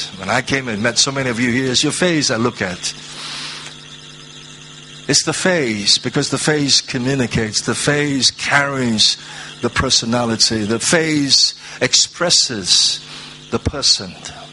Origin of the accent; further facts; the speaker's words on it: Ipoh, Perak, Malaysia; And she's Cantonese because we're from Ipoh.